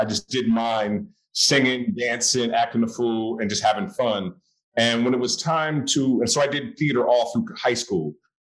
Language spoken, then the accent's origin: English; Oakland, California, United States; I went to an all-boys Catholic high school in Berkeley, California. I'm born and raised in Oakland.